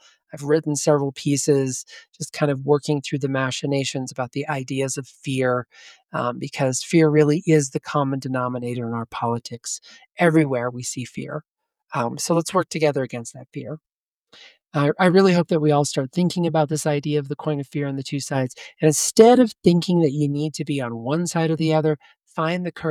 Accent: United States; I am a Christian. I'm an American. I'm a Republican. And I'm an American before I'm a Republican.

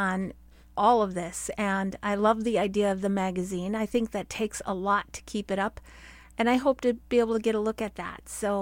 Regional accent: Washington, United States; also born or lived in Oregon; I started growing up in Washington State, so I know that area, and I've been in lived in Oregon before when I was a teenager.

